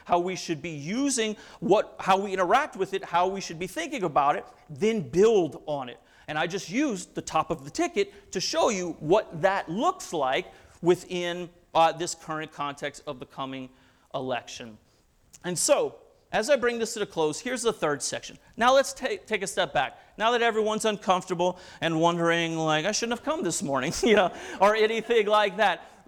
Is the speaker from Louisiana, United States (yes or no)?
yes; Louisiana, United States; I'm from Louisiana originally, and the governor before the governor we have now was a Democrat who was pro-life.